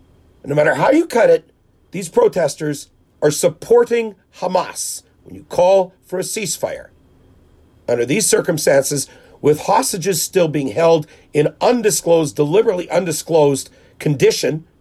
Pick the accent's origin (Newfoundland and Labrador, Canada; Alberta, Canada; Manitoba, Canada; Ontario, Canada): Manitoba, Canada; Winnipeg; this podcast focused on my hometown here in Winnipeg.